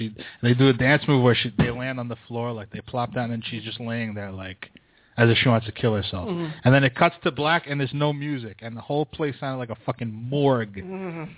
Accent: Brooklyn, New York, United States; Speaking of growing up in Brooklyn

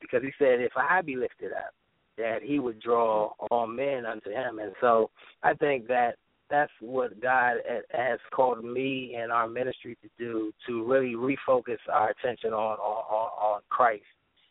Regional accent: Washington, District of Columbia, United States; also born or lived in Maryland; I'm from Washington, D.C., Maryland, DMV, what we call it, area.

